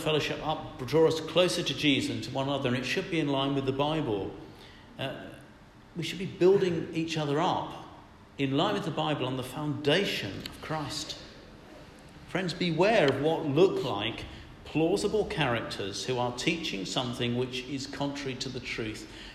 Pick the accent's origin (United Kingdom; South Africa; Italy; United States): United Kingdom; England; Should we be standing behind this because we're English?